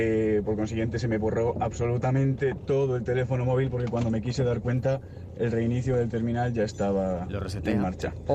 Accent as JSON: {"language": "Spanish", "town": "Madrid", "region": "Community of Madrid", "country": "Spain", "said": "de Madrid."}